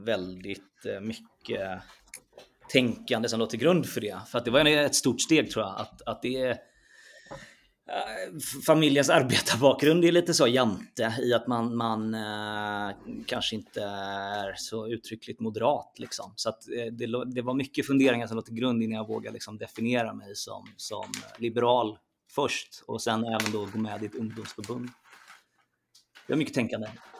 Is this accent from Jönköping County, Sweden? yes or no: yes; Sävsjö, Jönköping County, Sweden; Alltså när jag växte upp i Sävsjö så upplevde jag väl att det var typ tre samtalsämnen man hade.